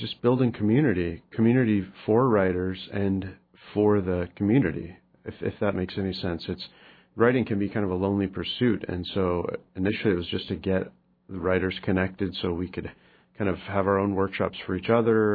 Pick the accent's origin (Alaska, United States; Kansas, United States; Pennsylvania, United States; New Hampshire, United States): Alaska, United States; Bethel; now in Anchorage, United States; I grew up in Bethel in a couple of the villages along the Kuskokwim River, and then went to college in Fairbanks, went back and taught in the bush, and then now teach at UAA and live there in the big city.